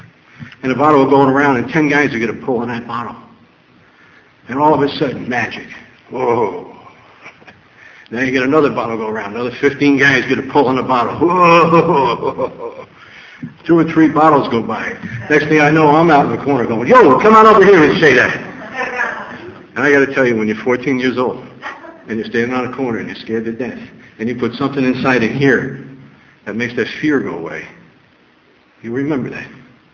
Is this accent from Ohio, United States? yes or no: no; Paterson, New Jersey, United States; Well, I grew up in Paterson, New Jersey. I'll tell you where that is. Anybody here from Paterson? Paterson, New Jersey is about 20 miles west of New York City.